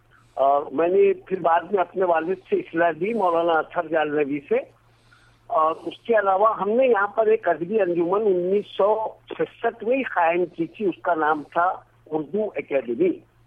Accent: Nanded, Maharashtra, India; also born or lived in Aurangabad; میری پیدائش اورنگ آباد میں 1948 میں ہوئی اور میری تعلیم پوری یعنی تقریباً پہلی جماعت سے بی اے تک میری تعلیم یہاں ناندیڑ ضلع میں ہوئی جو اورنگ آباد کا ایک ضلع ہے.

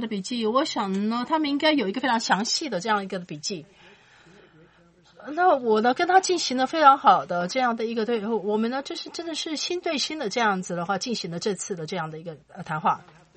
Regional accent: China; 我是来自中国的记者

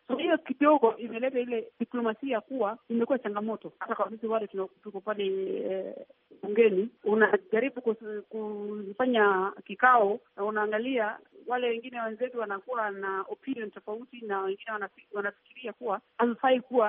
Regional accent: Kenya; lazima nipeane itifadhi ya kuonyesha mimi ni Mkenya

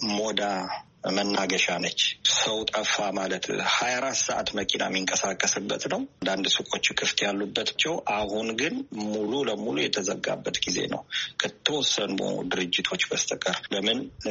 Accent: Jimma, Oromia, Ethiopia; moved away as an adult; now in Italy; አማርኛ የለመድኩት እንግዲህ የተወለድኩት በኢትዮጵያ ጅማ ከተማ ላይ ነው። እዛ ተወልጄ ነው ያደግኩት። እስከ 22 ዓመት አካባቢ እዛ ኖሬ ያለሁኝ። ከዚያ በኋላ ነው እንግዲህ ወደዚህ በሚሊተሪ ሰርቪስ የመጣሁት።

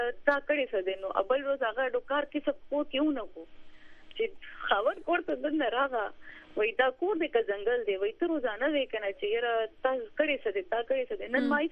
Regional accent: Pakistan; زما فرست پرایورټی زما ملک دی زما پاکستان دی

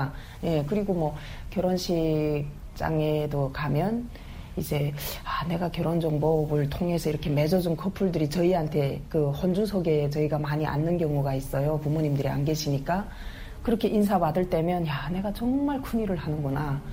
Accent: North Korea; now in South Korea; 내가 북한 여성이니까 북한 여성으로서 한국 사회에 살아가면서

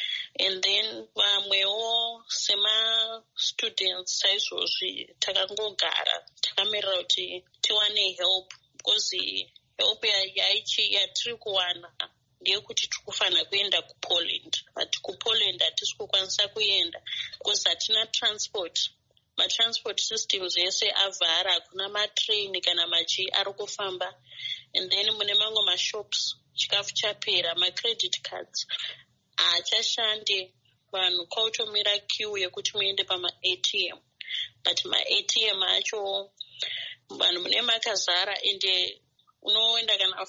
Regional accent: Zimbabwe; English is a second language; now in Ukraine; I'm from Zimbabwe.

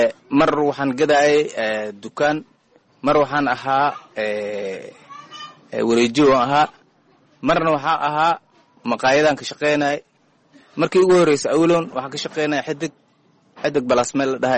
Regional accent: Bardheere, Gedo, Somalia; moved away; waxaan ka soo qaxnay bar dheera tuuladeeda meel la dhahay warharan

